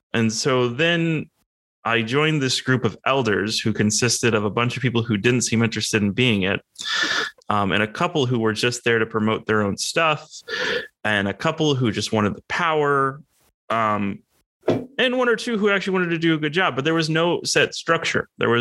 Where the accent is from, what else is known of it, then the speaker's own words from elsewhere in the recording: United States; which to me, being an American, is something very common in, I don't know if we call it Western religion or what